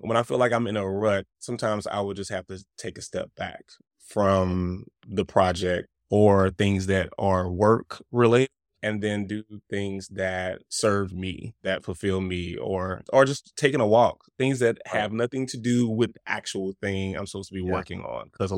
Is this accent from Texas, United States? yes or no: no; East St. Louis, Illinois, United States; So yeah, I'm originally from East St. Louis, born and raised.